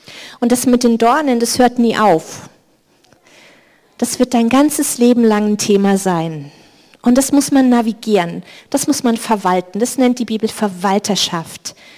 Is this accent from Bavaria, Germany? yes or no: yes; Bavaria, Germany; Ich komme aus Bayern, da redet man so.